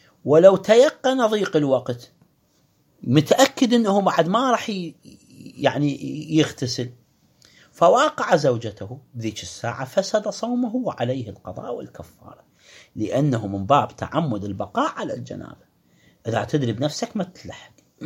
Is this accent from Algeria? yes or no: no; Iraq; accent: Iraqi; العلك اللي احنا نصيح له بلهجتنا العراقية العلج